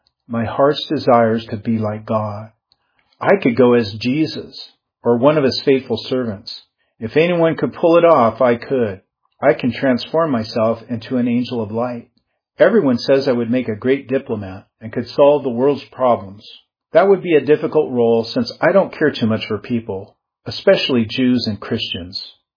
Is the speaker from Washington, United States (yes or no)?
yes; Granite Falls, Washington, United States; in the 1990s in the town of Granite Falls, a suburb of Everett, my hometown.